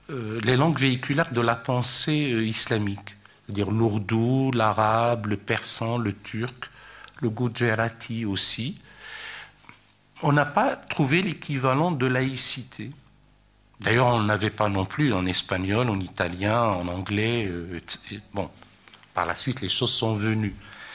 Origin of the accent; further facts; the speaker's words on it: France; Et même chez nous, en France, avec nos propres concitoyens